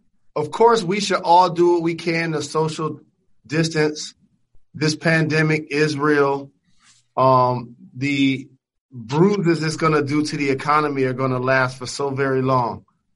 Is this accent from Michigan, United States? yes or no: yes; Detroit, Michigan, United States; Y'all know I'm from Detroit.